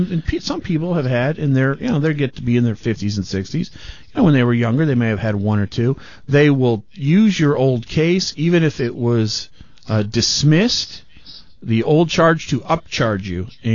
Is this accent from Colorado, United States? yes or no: no; Michigan, United States; Michigan, my home state.